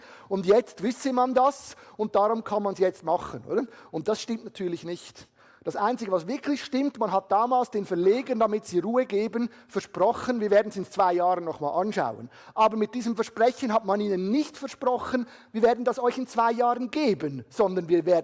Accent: Switzerland; Wir mussten oft wehrweisen, wie wir bei uns in der Schweiz so schön sagen

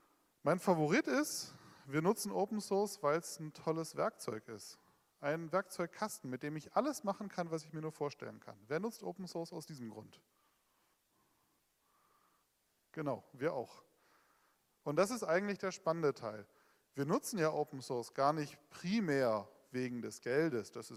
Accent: Berlin, Germany; Ich bin ja auch aus Berlin

